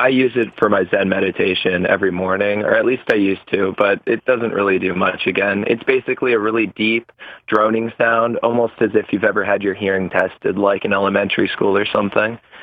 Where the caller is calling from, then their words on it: Maryland, United States; from Maryland.